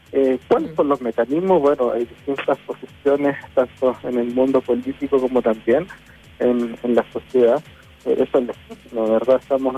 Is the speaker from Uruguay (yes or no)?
no; Chile; Son fechas, sí, que nos unen como chilenos